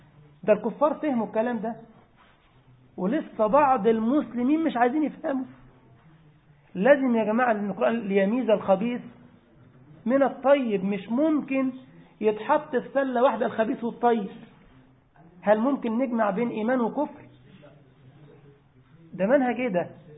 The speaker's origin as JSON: {"language": "Arabic", "country": "Egypt", "said": "برنامج كان عندنا في مصر في الإذاعة اسمه أبلة فضيلة"}